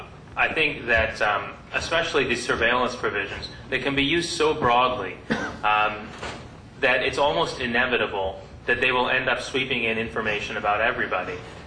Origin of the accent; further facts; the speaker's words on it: Canada; I think I should out myself. I'm actually Canadian.